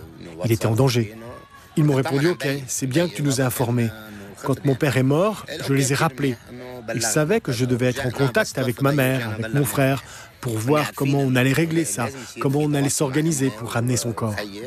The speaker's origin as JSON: {"language": "French", "town": "Ain Ebel", "region": "Nabatieh Governorate", "country": "Lebanon", "said": "je suis de Ain Ebel."}